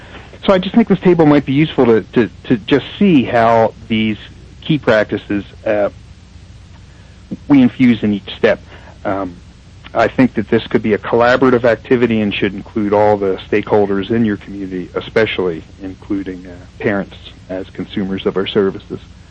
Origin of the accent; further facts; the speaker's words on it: Colorado, United States; here in my home state of Colorado